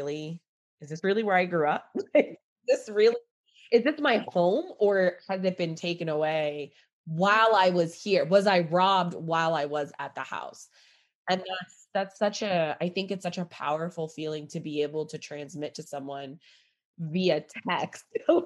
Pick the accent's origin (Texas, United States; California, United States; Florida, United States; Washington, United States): Florida, United States; also born or lived in New York; so I'm from the Bronx originally. I did not grow up in New York. I grew up in Florida